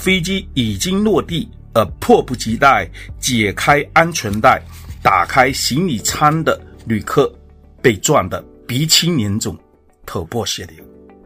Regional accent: Fuzhou, Fujian, China; accent: Fuzhou; now in United States; 我是1997年来到美国的。从我的口音里，大家肯定能够听得出我是一个福州人。移民来美国25年了

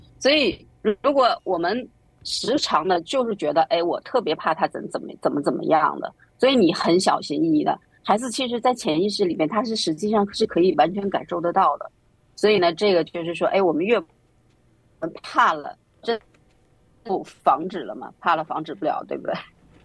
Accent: China; 因为我们中国人的思想叫防患于未然

